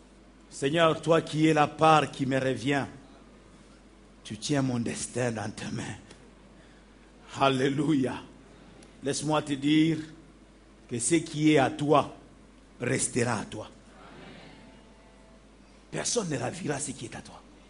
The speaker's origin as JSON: {"language": "French", "town": "Lubumbashi", "region": "Haut-Katanga", "country": "DR Congo", "said": "Moi, je suis de Katouba 3. Un coin perdu. Hein? Je prie que Dieu puisse vraiment susciter le réveil dans ce coin de Katouba 3. En plein Lubumbashi."}